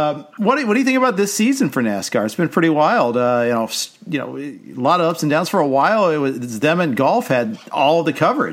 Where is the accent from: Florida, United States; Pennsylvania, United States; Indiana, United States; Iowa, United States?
Indiana, United States; Indianapolis; I grew up in Indy.